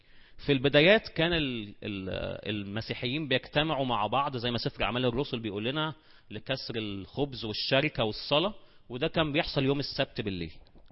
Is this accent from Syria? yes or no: no; Egypt; وبشر عندنا في مصر والخمس مدن الغربية